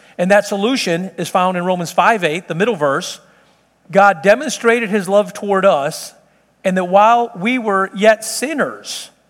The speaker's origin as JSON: {"language": "English", "town": "Joliet", "region": "Illinois", "country": "United States", "tie": "born there", "said": "I was born up in Joliet, Illinois. I got here as quick as I could."}